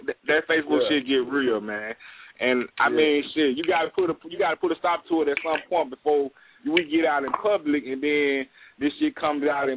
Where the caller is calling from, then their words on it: St. Paul, Minnesota, United States; calling from St. Paul.